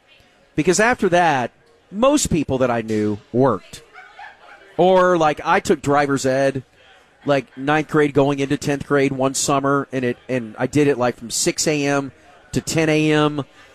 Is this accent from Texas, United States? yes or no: yes; Arlington, Texas, United States; growing up in Arlington, we had the, so you would take a Dr. Pepper can up to Six Flags